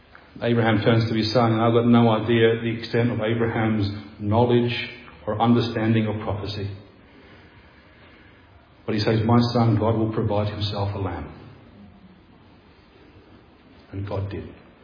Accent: Scotland, United Kingdom; I'm Scottish.

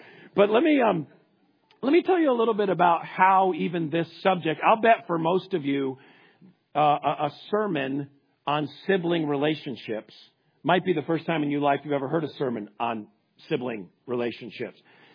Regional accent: Connecticut, United States; and I grew up in Connecticut.

